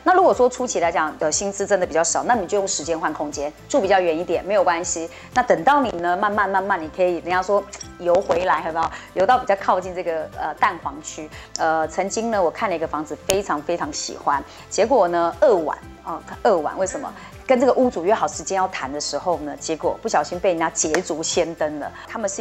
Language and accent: Chinese; Taichung, Taiwan; 那因为我台中人嘛，我台北不熟啊